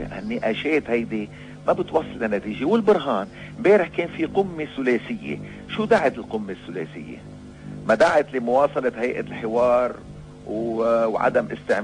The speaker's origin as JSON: {"language": "Arabic", "country": "Lebanon", "said": "هيدا شو لازم نستنتج نحن كلبنانيين"}